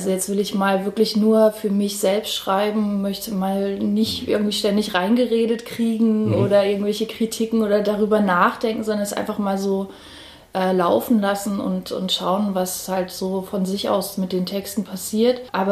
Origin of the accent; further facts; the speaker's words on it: Halle, Saxony-Anhalt, Germany; also ich bin selber tatsächlich auch in Halle aufgewachsen, auf der Silberhöhe, also ein ziemlich prekäres Fleckchen, ziemlich abgeschottet von der eigentlichen Stadt